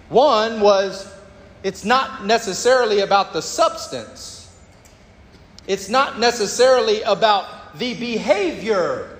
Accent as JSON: {"language": "English", "region": "Texas", "country": "United States", "said": "I'm from Texas. I grew up with a family. My mom and dad were married until my dad passed away."}